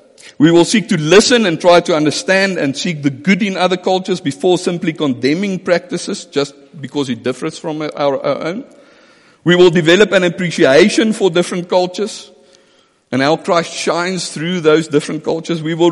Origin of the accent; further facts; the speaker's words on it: Johannesburg, Gauteng, South Africa; also born or lived in Marble Hall; I am male. I am an Afrikaner. … from Marble Hall. I'm a Joburger. I'm a South African.